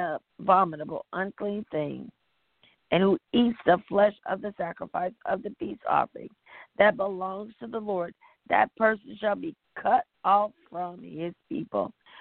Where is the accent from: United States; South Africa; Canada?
United States; the South; I grew up in the South, and I would love it.